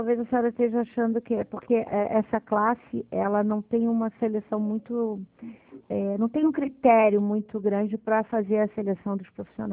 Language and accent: Portuguese; Rio de Janeiro, Brazil; eu estou no Rio de Janeiro. Não, no Rio de Janeiro, centro do Rio.